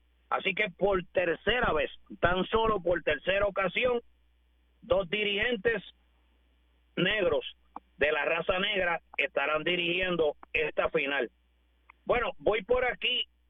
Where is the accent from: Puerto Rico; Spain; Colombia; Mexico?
Puerto Rico; No ha habido, pienso que como puertorriqueño, es el primero